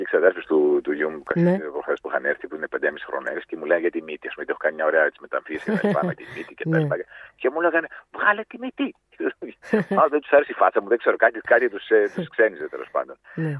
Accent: Krinides, East Macedonia and Thrace, Greece; Εγώ έχω μεγαλώσει στις κρινίδες της Καβάλας, είναι στον αρχαιό.

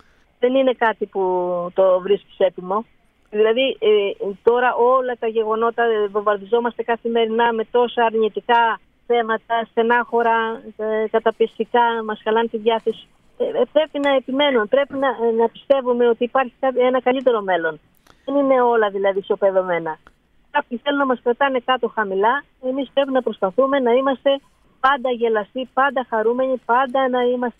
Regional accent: Aigio, Western Greece, Greece; να δώσω κάτι έτσι στην ιδιαίτερη πατρίδα μου εδώ, το Αίγιο

